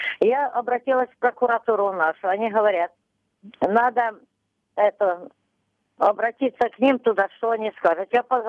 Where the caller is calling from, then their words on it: Luhansk Oblast, Ukraine; З Луганської області, Старобільський район.